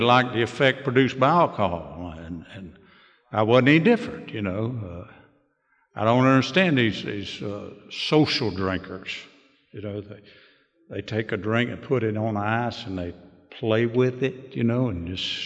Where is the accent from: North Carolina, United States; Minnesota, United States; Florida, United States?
North Carolina, United States; Dallas; born there; I was born in Dallas, North Carolina, and I believe that's enough to make anybody become an alcoholic.